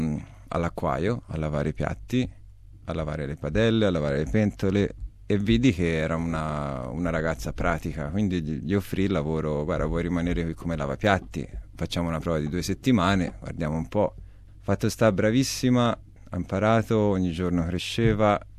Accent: Tuscany, Italy; Io sono naturale, sono italiano, sono toscano, maremmano

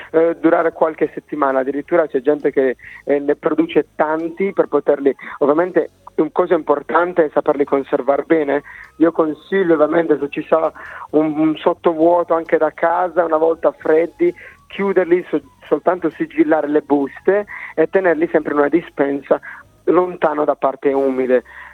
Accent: Andria, Apulia, Italy; Sono pugliese, sono andriese, in un paesino vicino Bari, nord barese.

